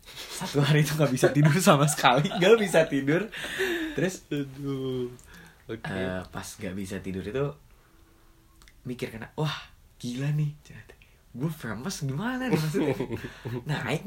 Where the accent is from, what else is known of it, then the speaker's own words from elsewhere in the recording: Bandung, West Java, Indonesia; Aku lahir dan tinggal di Bandung, 2001 Januari tanggal 22.